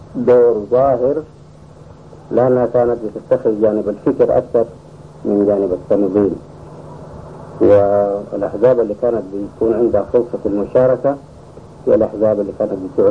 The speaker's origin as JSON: {"language": "Arabic", "town": "Rufaa", "region": "Gezira", "country": "Sudan", "tie": "born there", "said": "فيكون عمري الآن 65 سنة. ولدت برفاعة قرية الدين، تحسب من الرفاعة لأنها قريبة منها. … من قبيلة الركابية"}